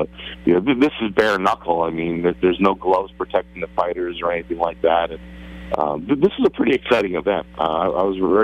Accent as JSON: {"language": "English", "town": "Hunlock Creek", "region": "Pennsylvania", "country": "United States", "tie": "born or raised there", "said": "I grew up in Hunlock Creek."}